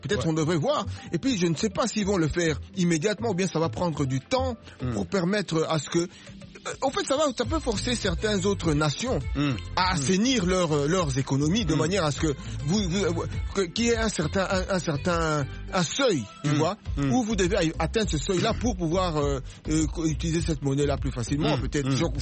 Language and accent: French; United States; je suis américain, mais d'origine congolaise.